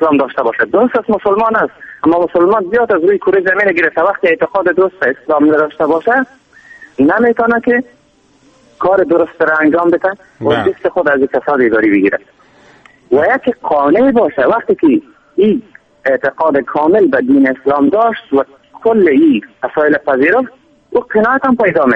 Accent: Afghanistan; born there; در افغانستان به دنیا آمدیم

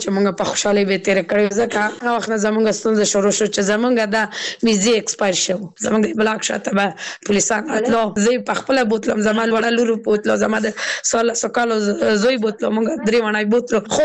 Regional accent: Kabul, Afghanistan; زه اوس بله ولایت کې اوسېږم، زه په خپله د کابل ولایت نه یم.

